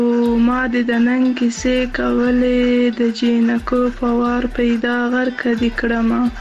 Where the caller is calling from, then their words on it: Kandahar, Afghanistan; له کندهار